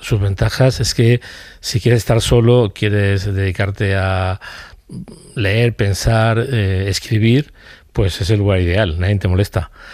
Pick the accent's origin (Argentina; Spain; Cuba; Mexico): Spain; Córdoba, Andalusia; born there; es mi ciudad natal, uh-huh, Córdoba